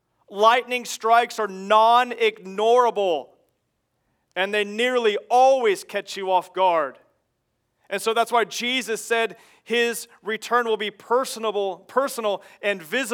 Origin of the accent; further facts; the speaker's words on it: Kansas, United States; also born or lived in Chicago; Growing up in Kansas, there were so many times that I was just jolted awake in the middle of the night to the sound of a lightning strike.